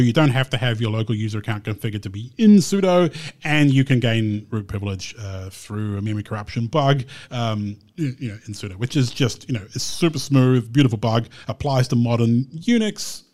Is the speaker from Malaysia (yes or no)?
no; New Zealand; It's only as a New Zealander, I'm honour bound to point out Lord of the Rings.